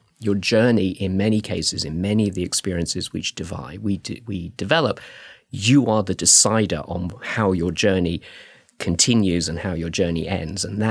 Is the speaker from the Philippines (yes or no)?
no; United Kingdom; I'm probably tell from my accent, I'm from the UK. We were locked down for over a year in the UK.